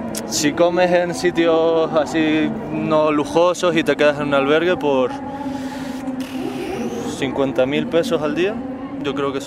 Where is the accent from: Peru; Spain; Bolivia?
Spain; Canary Islands; yo soy de las Islas Canarias, que es una región en el sur. Es muy pequeñito comparado con Colombia